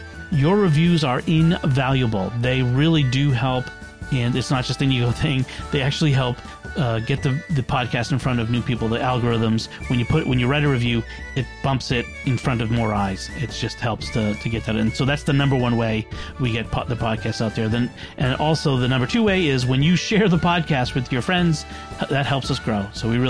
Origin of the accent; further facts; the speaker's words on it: Boston, Massachusetts, United States; I'm from Boston.